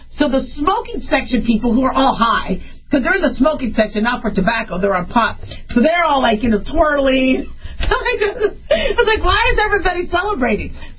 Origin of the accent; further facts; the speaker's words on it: California, United States; Because I know I'm from California, so no insult there, but I get it. Being from California, I get it.